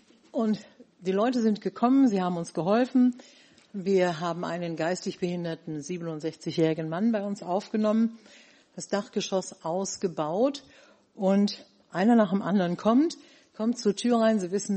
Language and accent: German; Rhineland, Germany; Ich komme aus dem Rheinland, mache auch sehr gerne Witze. Daran mussten sich meine Gemeindeglieder in Sachsen-Anhalt erst gewöhnen.